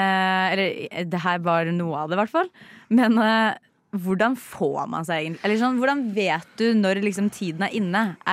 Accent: Elverum, Innlandet, Norway; nå jeg ganske ferdig med å være i hjembyen min

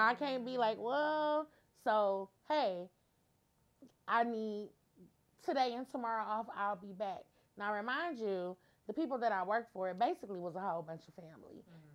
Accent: Cleveland, Ohio, United States; I mean, it's so funny because I'm from Cleveland, but I don't be outside.

